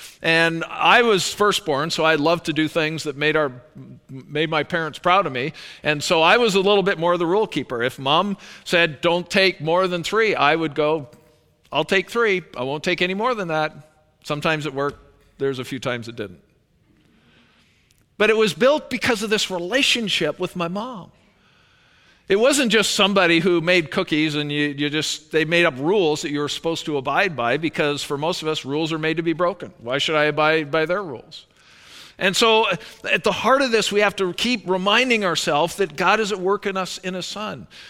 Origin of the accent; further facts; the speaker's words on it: Canada; Because I'm Canadian.